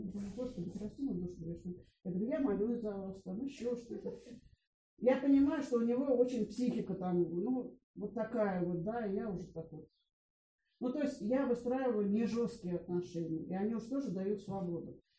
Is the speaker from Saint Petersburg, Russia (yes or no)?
yes; Saint Petersburg, Russia; Он двух моих питерских убрал, я одна из Питера.